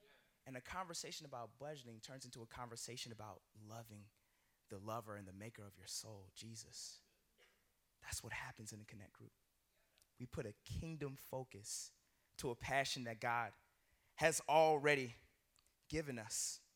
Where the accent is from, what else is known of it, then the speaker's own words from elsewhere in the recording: Columbia, South Carolina, United States; moved away as an adult; now in Washington, United States; And I came up, and I came from Columbia, South Carolina, to Washington, D.C. to attend Howard